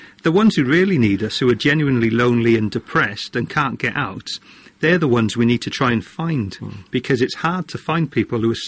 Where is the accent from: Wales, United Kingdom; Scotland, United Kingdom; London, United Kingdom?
Wales, United Kingdom; I'm a Welshman